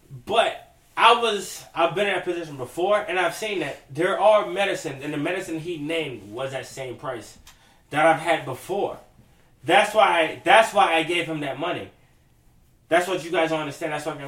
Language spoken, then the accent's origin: English; South Carolina, United States; I'm from South Carolina. I was 3 years living here